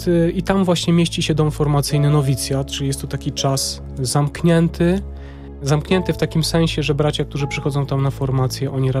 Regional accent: Jasło, Subcarpathian Voivodeship, Poland; ja pochodzę z parafii świętego Antoniego w Jaśle na Podkarpaciu

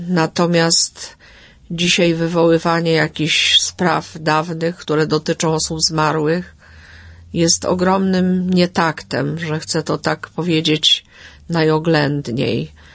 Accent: Subcarpathian Voivodeship, Poland; w mojej rodzinie i u nas na Podkarpaciu, nigdy o osobach zmarłych nie mówi się źle

